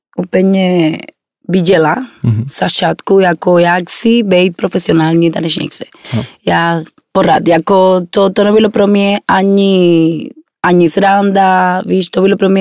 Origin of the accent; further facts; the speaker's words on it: Havana, Cuba; Czech is a second language; now in Prague, Czech Republic; Já jsem z Kuby, jsem tam se narodila, jsem z Havana, takže já bydlím tady asi 11 let.